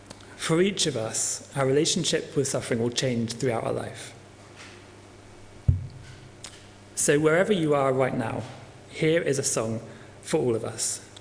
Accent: United Kingdom; I'm British, so it has to be quite serious to be worth mentioning.

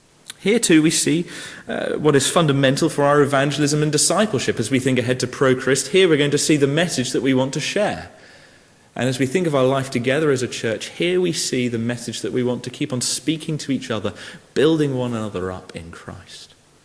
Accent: United Kingdom; I'm British

